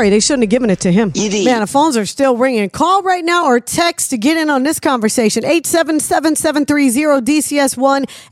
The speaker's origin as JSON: {"language": "English", "region": "the South", "country": "United States", "said": "I'm from the South."}